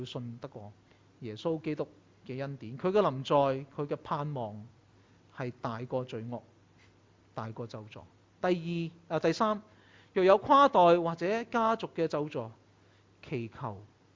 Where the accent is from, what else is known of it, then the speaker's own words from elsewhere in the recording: China; 因為佢係中國人，我係中國人，我明白佢所講嘅處境。